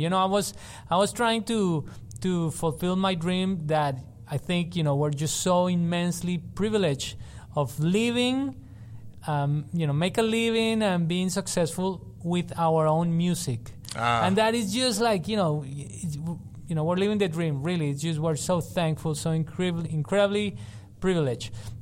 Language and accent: English; Colombia; I come from Colombia, so Colombian rhythms